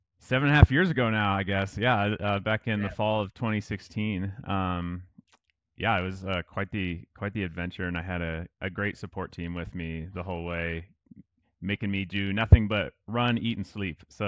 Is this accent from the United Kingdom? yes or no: no; Iowa, United States; I remember going to it all kind of started because I grew up in Iowa